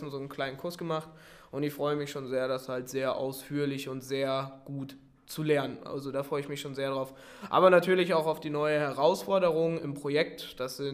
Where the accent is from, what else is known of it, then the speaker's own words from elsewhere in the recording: Hennef, North Rhine-Westphalia, Germany; Ich komme aus Hennef in der Nähe von Köln und Bonn, bin 18 Jahre alt